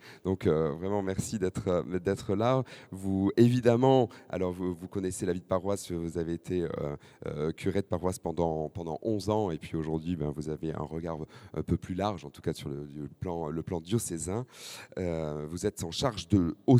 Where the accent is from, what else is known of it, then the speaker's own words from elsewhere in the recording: Lourdes, Occitanie, France; Je viens de Lourdes